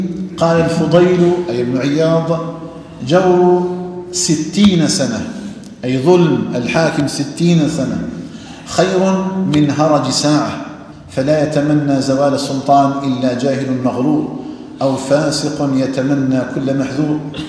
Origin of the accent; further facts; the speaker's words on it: Algeria; بلدنا الجزائر